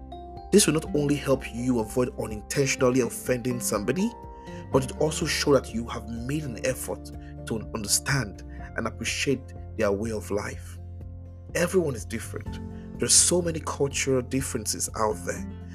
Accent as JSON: {"language": "English", "country": "Nigeria", "tie": "born or raised there", "lives_now": "United States", "said": "Growing up in Nigeria, it's hard to look your parents in the eyes because it's a form of disrespect."}